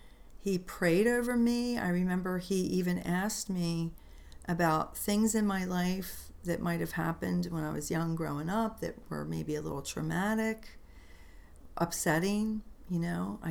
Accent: United States; I mean, I'm American, so I know, right?

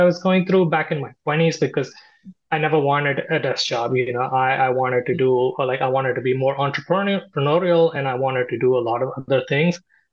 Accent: India; English is a second language; I grew up in India and I had a fairly good life.

